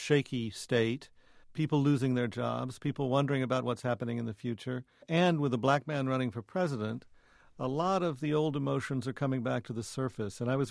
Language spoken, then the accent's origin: English; the South, United States; a lot of the intense emotions that existed in the 50s and 60s when I was growing up in the South